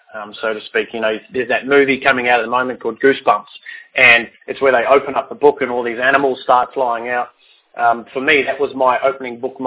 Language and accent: English; New Zealand; I grew up in New Zealand, a beautiful little country.